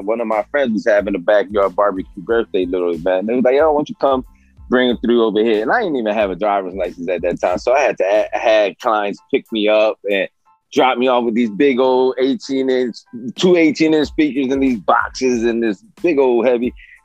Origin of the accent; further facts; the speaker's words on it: Vineland, New Jersey, United States; I'm from South Jersey, Vineland, New Jersey, to be exact